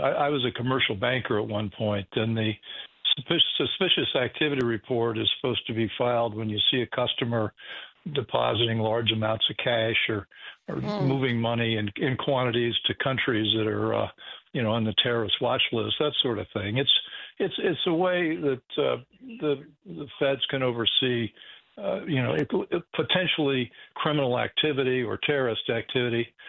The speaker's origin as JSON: {"language": "English", "region": "Indiana", "country": "United States", "said": "I'm from Indiana. They won't let you out of the state unless you can play the game."}